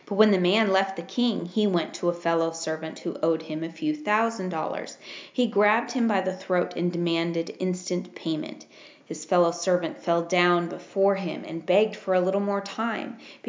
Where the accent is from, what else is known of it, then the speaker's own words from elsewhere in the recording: Oregon, United States; now in North Carolina, United States; Okay, I'm from Oregon.